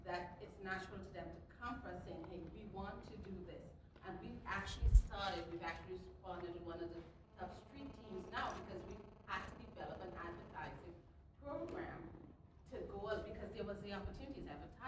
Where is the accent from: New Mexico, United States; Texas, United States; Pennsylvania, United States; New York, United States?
New York, United States; Brooklyn; I'm from Brooklyn.